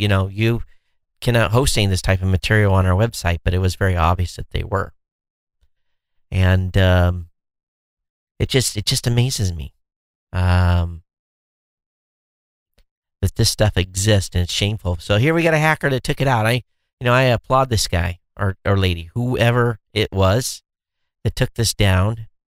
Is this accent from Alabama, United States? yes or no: no; Michigan, United States; you guys knew I grew up in Michigan, families in Michigan